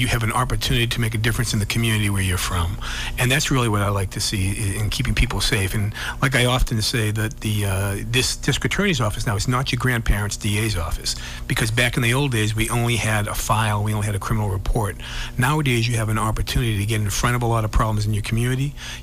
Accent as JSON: {"language": "English", "town": "West Bridgewater", "region": "Massachusetts", "country": "United States", "tie": "born or raised there", "also_born_or_lived": "Brockton", "said": "I'm a Plymouth County guy. I was born in Brockton. I grew up in West Bridgewater, a little town right next to Brockton."}